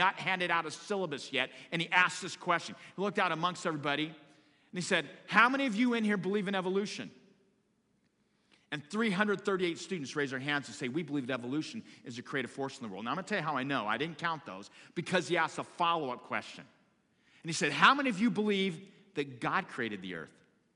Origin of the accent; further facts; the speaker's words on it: Florence, United States; the state penitentiary was in Florence, in my hometown. And let me tell you, this town was a rough, rough town. 262 students in my high school, small community